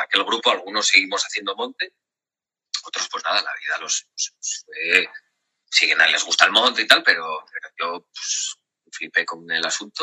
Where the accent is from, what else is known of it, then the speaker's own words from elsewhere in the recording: Oviedo, Asturias, Spain; Sí, sí, yo me crié en Oviedo. O sea, mi familia es de esta parte de Llanes, pero yo me crié en Oviedo.